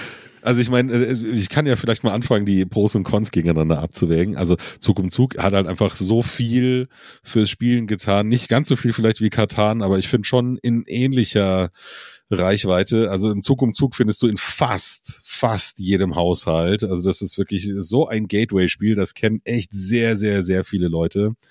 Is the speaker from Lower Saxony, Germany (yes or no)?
no; Munich, Bavaria, Germany; Ich komme ja aus München halt, habe da auch 22 Jahre gewohnt, bin da aufgewachsen, groß geworden